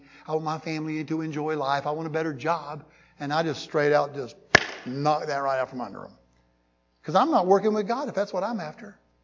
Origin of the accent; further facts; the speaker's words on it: Georgia, United States; I know I'm from Georgia. Only my South Carolina brothers and sisters back there really get what I'm saying.